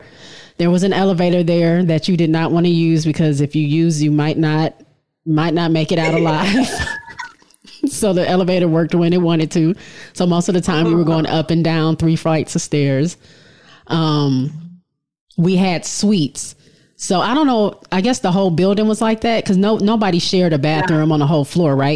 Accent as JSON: {"language": "English", "region": "Michigan", "country": "United States", "said": "I'm the only one from not in Texas. I'm from Michigan. So I'm with all these Texas girls the whole time."}